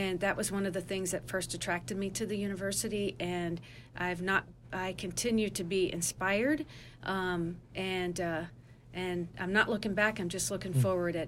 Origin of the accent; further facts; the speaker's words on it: Louisville, Kentucky, United States; And I grew up in Louisville, Kentucky, and so we had four seasons there